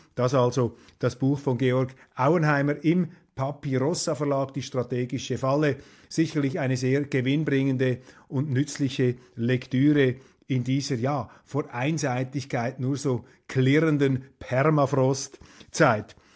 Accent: Switzerland; Und als Schweizer beelendet es einen, wenn man sieht, in welche Richtung diese Organisationen driften.

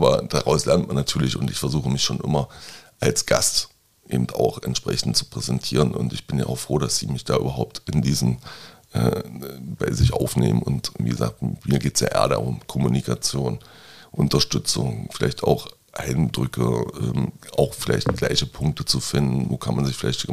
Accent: Magdeburg, Saxony-Anhalt, Germany; ich war ja mal 2 Jahre weg. Und vorher, so als Magdeburger

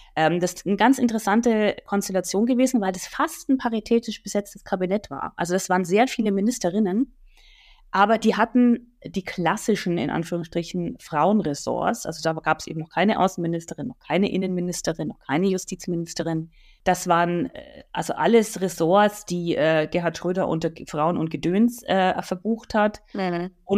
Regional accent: Nuremberg, Bavaria, Germany; born there; Renate Schmidt, die ja auch aus meiner Geburtsstadt Nürnberg kommt

